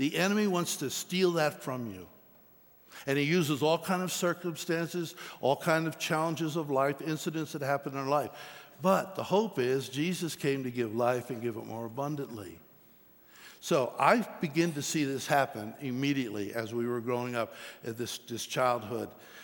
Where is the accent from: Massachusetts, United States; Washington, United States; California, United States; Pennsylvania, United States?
Pennsylvania, United States; Pottsville; I grew up back east in Pennsylvania. Kind of a town of about 20,000, so not a real tiny town, but a small town in the anthracite coal region area there, where the coal mines are all around that particular area. Although Pottsville itself was more like the county seat